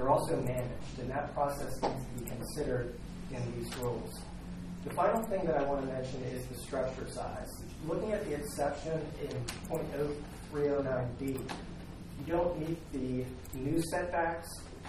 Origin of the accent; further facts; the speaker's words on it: Chapel Hill, North Carolina, United States; I'm from Chapel Hill, North Carolina.